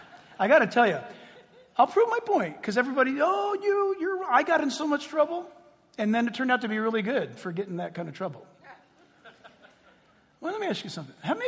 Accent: San Diego, California, United States; born there; I was born in California, born in San Diego, migrated.

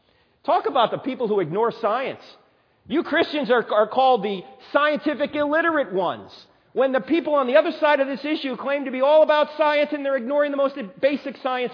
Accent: New Jersey, United States; In fact, I'm originally from New Jersey. Forget about it.

